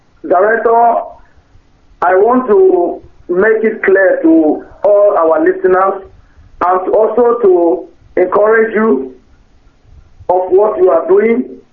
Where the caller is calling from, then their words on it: Manchester, North West England, United Kingdom; from Manchester.